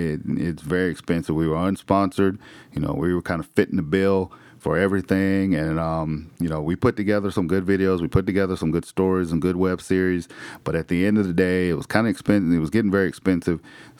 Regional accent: South Carolina, United States; You know, I'm born and raised in South Carolina. I love South Carolina.

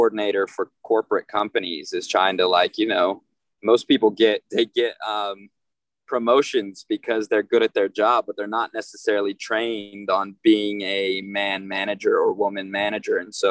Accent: Oklahoma, United States; Oklahoma City Thunder. I'm from Oklahoma.

